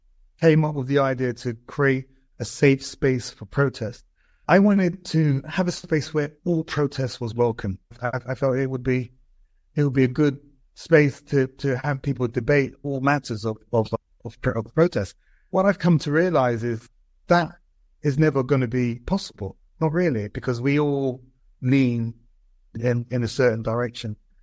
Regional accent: Brixton, London, United Kingdom; I grew up in Brixton.

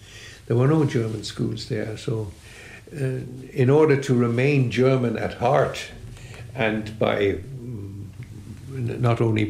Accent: Dublin, Leinster, Ireland; And I grew up in Ireland because we moved there in 1927. I was born in 1922, so that I'm now 79 almost, not quite. I was 5 when we moved over to Dublin.

